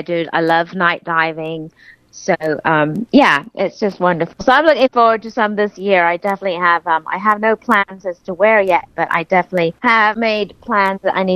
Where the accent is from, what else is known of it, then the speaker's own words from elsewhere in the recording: Denmark; English is a second language; I'm from Denmark